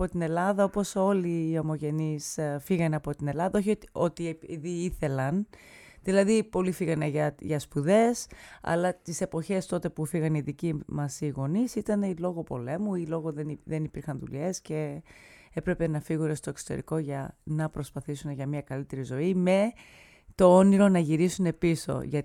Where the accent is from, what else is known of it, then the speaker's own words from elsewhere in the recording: New York City, New York, United States; Εγώ είμαι Ελληνίδα που γεννήθηκα και μεγάλωσα στη Νέα Υόρκη.